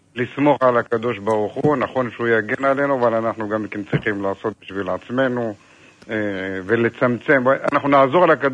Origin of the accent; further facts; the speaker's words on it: Elyakhin, Central District, Israel; אני מעורה בכל מה שקורה אצלנו ביישוב, אני יליד אליכין.